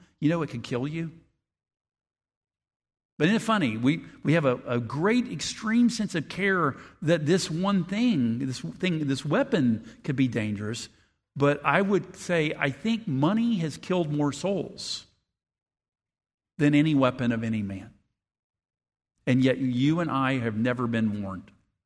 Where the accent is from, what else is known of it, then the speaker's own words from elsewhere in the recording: West Virginia, United States; also born or lived in Atlanta, Georgia; I was born in Atlanta, Georgia. I was raised in West Virginia, where the joke is there's more guns than people